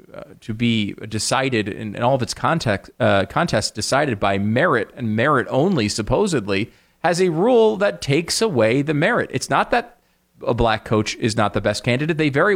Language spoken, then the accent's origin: English; Connecticut, United States; Dan, that we and I grew up together in Connecticut, and we spent about 80% of our time playing sports in the backyard.